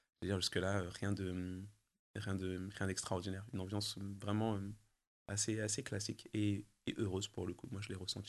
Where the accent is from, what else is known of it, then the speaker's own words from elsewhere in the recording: Paris, Île-de-France, France; Alors j'ai grandi dans l'Est parisien. Est populaire, mais très vivant, avec mes parents et ma fratrie.